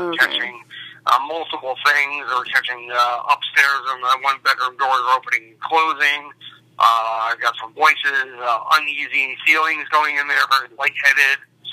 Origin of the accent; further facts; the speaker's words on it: New York, United States; I'm originally from New York, but I actually never investigated New York City.